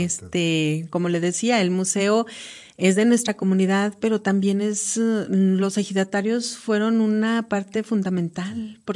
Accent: El Nayar, Nayarit, Mexico; yo donde yo voy, yo siempre les digo, yo soy de mi pueblo, el Nayar.

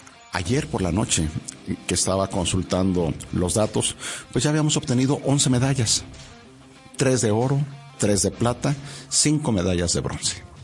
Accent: Mexico; me representas a mí como mexicano y como ciudadano del mundo

